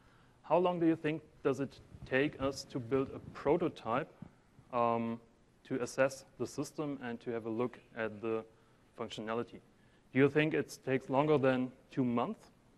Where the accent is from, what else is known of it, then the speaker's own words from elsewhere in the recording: Germany; English is a second language; maybe you hear it because of my accent. My roots are back in Germany